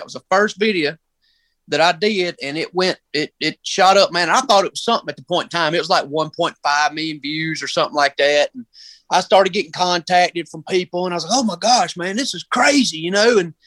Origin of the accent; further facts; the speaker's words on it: Union, South Carolina, United States; I'm from Union, South Carolina.